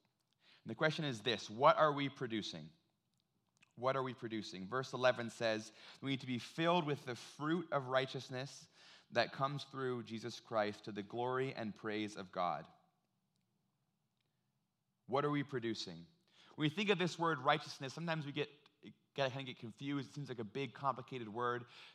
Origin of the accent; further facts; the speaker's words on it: Ontario, Canada; A lot of you know that I'm from Ontario, and when I first drove out from Ontario to BC to go to school